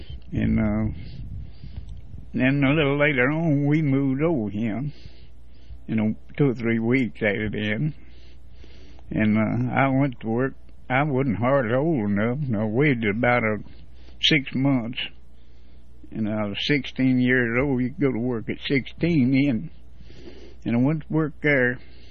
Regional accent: Mississippi, United States; Now, I was raised up in Clay County down there on a farm

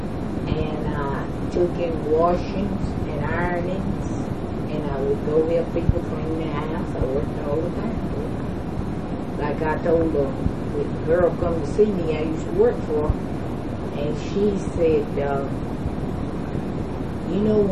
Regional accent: Stevenson, Alabama, United States; born there; I was born in Stevenson, Alabama.

